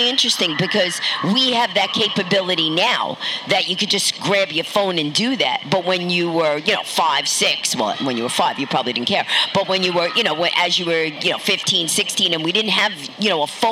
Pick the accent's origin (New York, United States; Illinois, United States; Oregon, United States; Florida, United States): New York, United States; New York City; because I was born in Greenwich Village. So I lived in the village also when I was young. So I moved out to Queens.